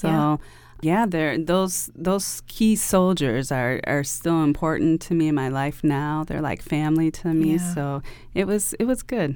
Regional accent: Milwaukee, Wisconsin, United States; Well, I'm from Milwaukee, Wisconsin. I grew up there all my life, and I moved around a lot in Milwaukee, so I lived in different parts of the town, but I mostly grew up on the north side of Milwauke

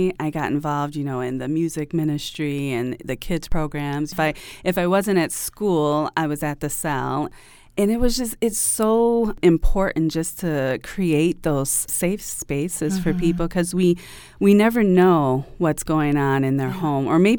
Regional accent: Milwaukee, Wisconsin, United States; Well, I'm from Milwaukee, Wisconsin. I grew up there all my life, and I moved around a lot in Milwaukee, so I lived in different parts of the town, but I mostly grew up on the north side of Milwauke

